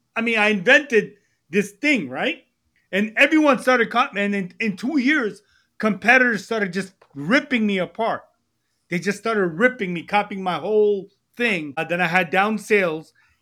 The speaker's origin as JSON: {"language": "English", "town": "Manhattan", "region": "New York", "country": "United States", "tie": "born or raised there", "said": "I grew up in Manhattan. We jumped the turnstile."}